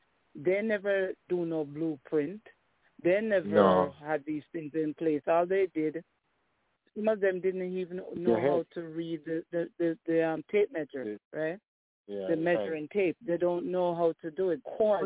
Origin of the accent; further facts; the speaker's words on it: Jamaica; Now, as a child growing up in Jamaica, I remember Jamal.